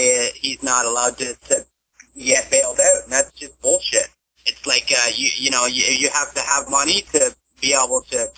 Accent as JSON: {"language": "English", "region": "Ontario", "country": "Canada", "said": "I'm Canadian. I was just outside of Toronto, Ontario, Canada."}